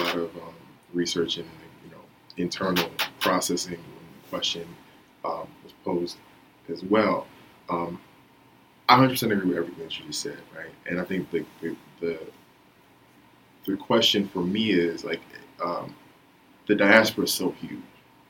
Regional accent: New York, United States; I, you know, have friends from New York. You know, we're from New York.

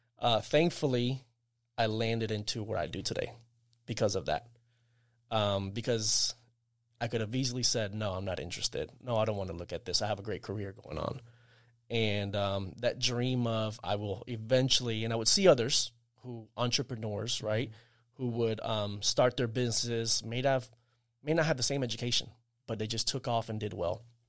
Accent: Tampa, Florida, United States; I grew up here in Tampa, Florida. Mm-hmm. So I went to high school, Jefferson High School, and attended college at USF also.

